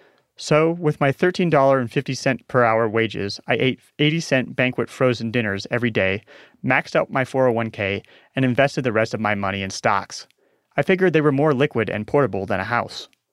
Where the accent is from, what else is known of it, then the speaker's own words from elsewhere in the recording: Omaha, Nebraska, United States; In 2002, when I was living in my hometown of Omaha, Nebraska, everyone was house crazy.